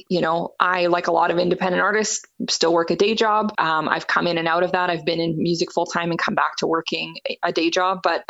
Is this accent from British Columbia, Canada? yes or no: yes; British Columbia, Canada; So I'm based in Abbotsford, BC. I grew up in kind of the Fraser Valley area, which for those of you that aren't from the BC area is not too far outside of Vancouver.